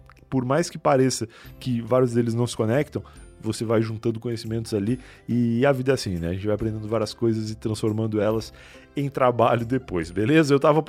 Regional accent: Rio Grande do Sul, Brazil; moved away as an adult; Eu sou gaúcho, cara. Eu nasci lá, morei lá até os 23 anos.

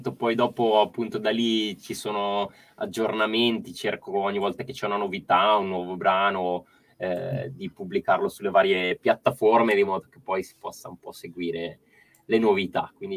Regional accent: Cassano Magnago, Lombardy, Italy; un luogo della mia città, del mio paese, che è Cassano Magnago, in provincia di Varese

